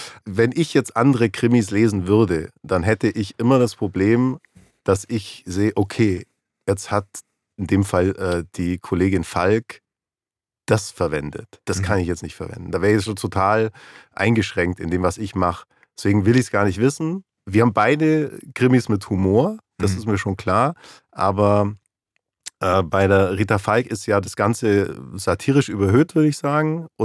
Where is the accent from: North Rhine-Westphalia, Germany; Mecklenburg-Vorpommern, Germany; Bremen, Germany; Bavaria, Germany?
Bavaria, Germany; ich komme aus dem Allgäu